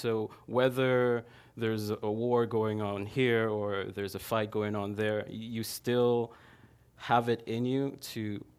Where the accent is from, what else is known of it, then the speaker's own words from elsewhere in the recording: Nigeria; So I was born and raised in Nigeria.